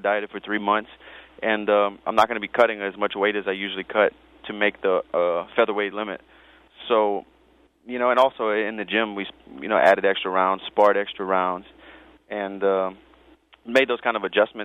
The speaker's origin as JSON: {"language": "English", "town": "Lafayette", "region": "Louisiana", "country": "United States", "said": "I'm from Lafayette, Louisiana."}